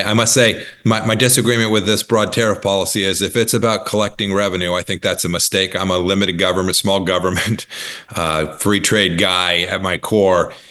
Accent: Kansas, United States; It'll hurt people in my home state of Kansas. It'll hurt people all across the Midwest

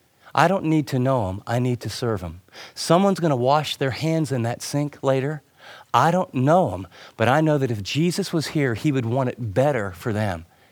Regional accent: Ohio, United States; born there; And I love Ohio. I was born in Ohio, but this gas station wasn't very nice.

